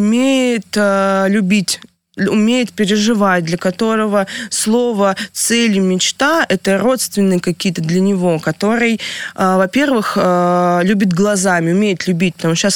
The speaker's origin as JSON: {"language": "Russian", "region": "Saint Petersburg", "country": "Russia", "said": "Вот мы семья из Санкт-Петербурга"}